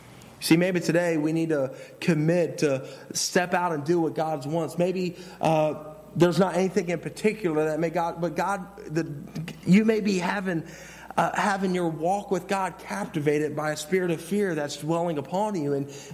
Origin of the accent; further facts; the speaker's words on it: Cincinnati, Ohio, United States; You see, I grew up in Cincinnati, and you know what Cincinnati is short for? Losers. I mean, we never win anything.